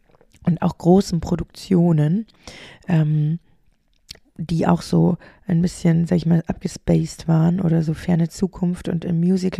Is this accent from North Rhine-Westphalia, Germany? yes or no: no; Bavaria, Germany; wie ich klein war in meiner Heimat in Niederbayern